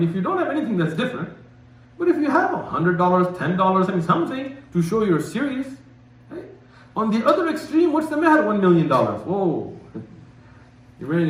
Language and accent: English; United States; Because you're from America. I was like, I'm from America. I didn't rob banks in America.